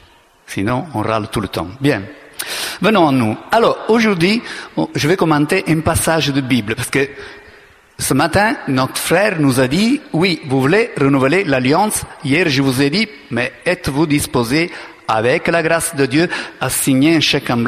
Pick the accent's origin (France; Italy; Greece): Italy; French is a second language; Moi, je suis italien